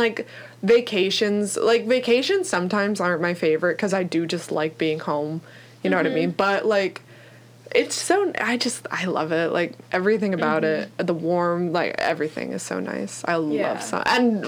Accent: Pennsylvania, United States; Like, I'm from Pennsylvania, which I know isn't New York, but it's close enough.

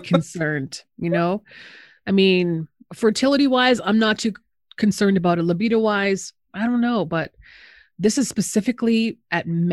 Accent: Canada; now in Phoenix, United States; And growing up in Canada, I come from a society that is more conscious about recycling

